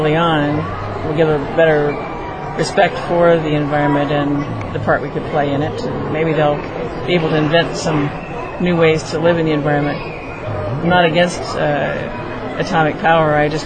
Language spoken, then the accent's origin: English; Syracuse, New York, United States; From Syracuse, New York